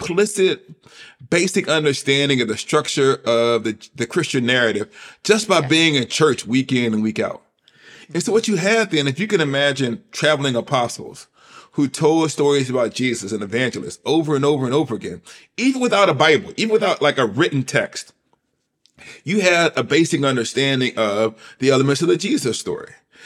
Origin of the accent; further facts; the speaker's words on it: Southern United States, United States; When I first came as a Southerner, I wasn't ready for it